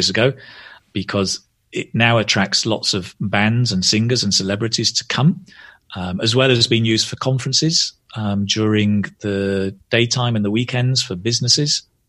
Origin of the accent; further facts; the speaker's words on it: Manchester, North West England, United Kingdom; Well, I come from Manchester, and traditionally it's quite a industrial city, but it has changed a lot in the last 10 years.